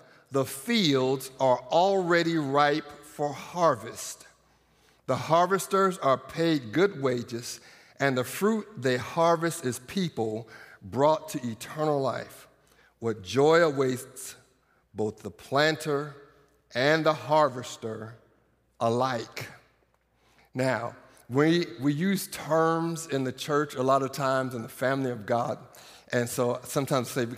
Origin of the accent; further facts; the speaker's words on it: Iowa, United States; I'm from Iowa. I'm glad to be from Iowa.